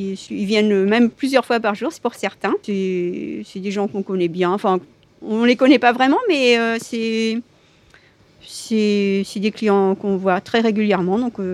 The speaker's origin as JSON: {"language": "French", "region": "Brittany", "country": "France", "said": "parce que mon mari est poitevin et moi je suis bretonne."}